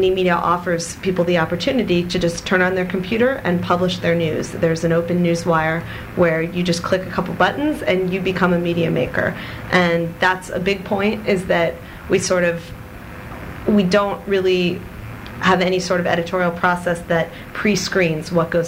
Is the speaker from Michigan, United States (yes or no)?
no; San Francisco, California, United States; I'm from San Francisco and I work primarily on the site there